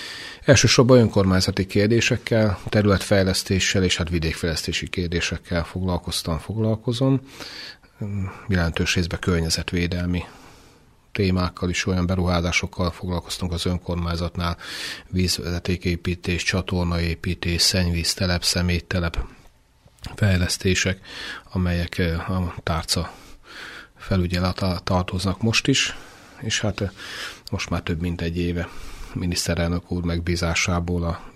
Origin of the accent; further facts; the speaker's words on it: Karcag, Jász-Nagykun-Szolnok, Hungary; én 1963-ban születtem Karcagon, tehát karcagi nagykun családból származom, és jogászként végeztem 87-ben. Utána a szülővárosomba hazajöttem, és azóta is, hát egészen mostanáig ott élek, és nem is költöztem